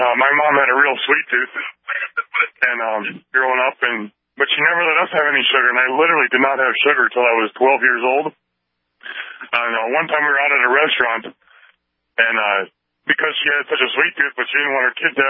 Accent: Indiana, United States; I grew up in Indiana.

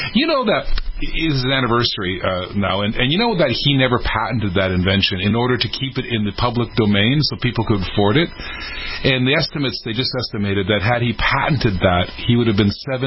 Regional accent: Canada; now in United States; I came from Canada. So I was born in Canada. Then I moved down here. I emigrated and became an American taxpayer, and I love it down here.

